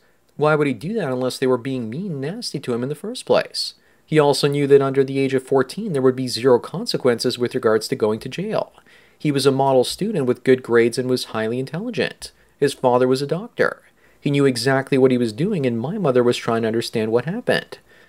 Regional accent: Canada; Growing up in Canada, I went to school with Estella Warren, the actress and model

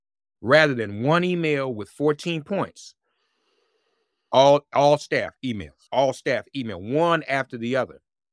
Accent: Washington, District of Columbia, United States; I was born in Washington, D.C., spent half my life there.

